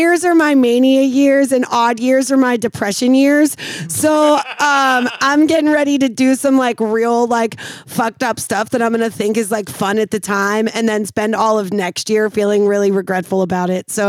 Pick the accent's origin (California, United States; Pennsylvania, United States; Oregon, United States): Pennsylvania, United States; Pittsburgh; Okay, but we are from Pittsburgh, much like Jeff Goldblum.